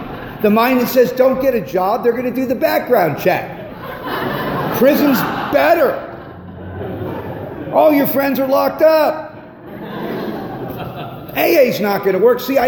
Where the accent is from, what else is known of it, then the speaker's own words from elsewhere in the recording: Malibu, California, United States; I grew up in Malibu. What I want is a yacht and a Learjet.